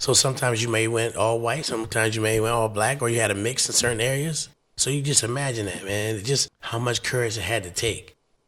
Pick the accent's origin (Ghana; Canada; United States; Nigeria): United States; the South; But as a kid, I mean, growing up in the South in them days